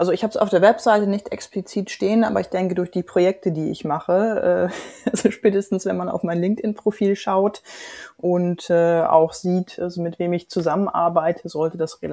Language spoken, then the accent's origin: German; Hamburg, Germany; gerade als Hamburgerin. Ich habe lange in der Schanze gewohnt, um die Ecke vom Stadion